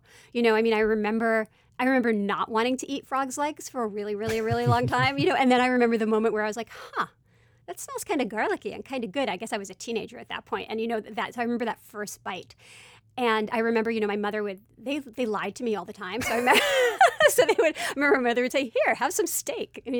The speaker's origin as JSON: {"language": "English", "town": "Brooklyn", "region": "New York", "country": "United States", "tie": "born or raised there"}